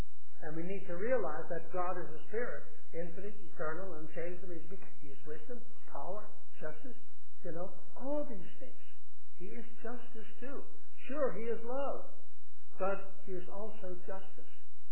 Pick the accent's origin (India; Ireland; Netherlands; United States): Netherlands; Where I grew up in Holland, it was normal to have 3 offerings.